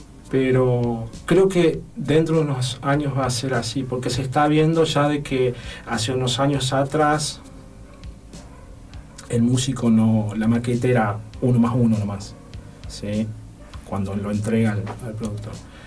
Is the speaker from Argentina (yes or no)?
yes; Villa Mercedes, San Luis, Argentina; moved away; Es más, yo no soy de acá, yo soy de Mercedes San Luis.